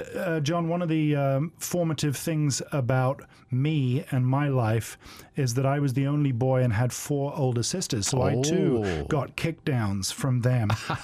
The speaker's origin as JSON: {"language": "English", "region": "England", "country": "United Kingdom", "said": "Now, of course, I'm English, right?"}